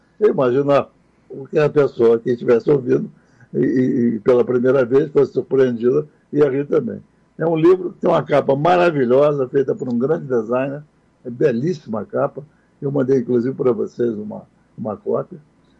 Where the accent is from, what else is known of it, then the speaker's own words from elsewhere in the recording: Rio de Janeiro, Brazil; now in Brasília, Brazil; Adoro Lagoa Vermelha, não esqueci minha cidade, minha terra, Rio de Janeiro, sou carioca.